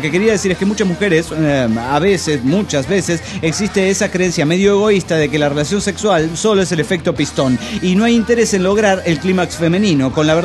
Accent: Mexico City, Mexico; born or raised there; now in San Felipe del Progreso, Mexico

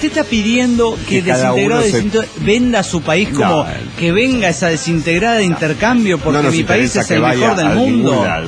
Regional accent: Chiapas, Mexico; accent: Chiapa de Corzo; Y yo, por ejemplo, soy de Chiapas y particularmente con acento chiapacorseño.

